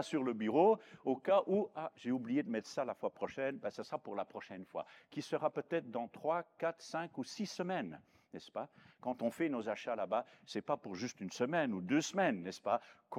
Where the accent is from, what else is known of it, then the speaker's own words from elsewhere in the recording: Belgium; plus de 375, là, dans ce pays-là, comparé avec 75 chez nous, 3 dans notre petite Belgique